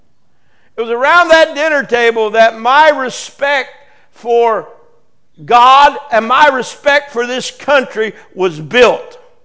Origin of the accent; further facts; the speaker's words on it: Marietta, United States; I remember growing up on Phillips Street in Marietta. I can't remember the exact address.